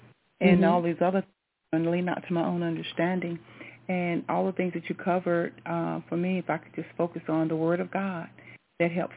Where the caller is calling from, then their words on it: North Carolina, United States; North Carolina.